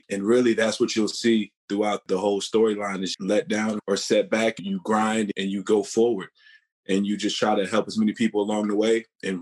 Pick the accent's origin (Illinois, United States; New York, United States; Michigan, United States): New York, United States; Queens; I'm fortunate to be here. Born and raised in Southside Jamaica, Queens.